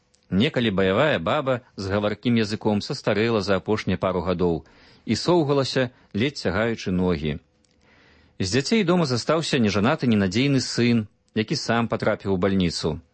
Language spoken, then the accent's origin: Belarusian; Grodno Region, Belarus; У маёй роднай вёсцы на Гродзеншчыне апошняе вяселле было 20 год таму